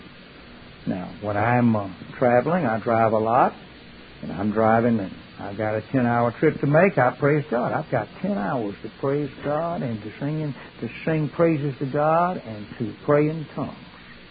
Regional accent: Alabama, United States; I was raised in Alabama, and we didn't celebrate Abraham Lincoln's birthday.

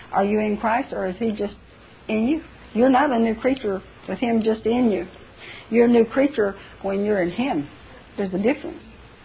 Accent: the South, United States; I'm from the South too, you all.

